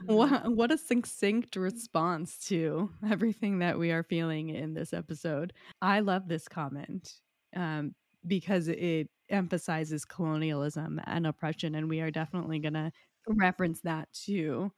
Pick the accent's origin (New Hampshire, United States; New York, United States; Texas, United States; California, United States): New York, United States; New York City; also born or lived in New Jersey, United States; growing up in New York City and New Jersey.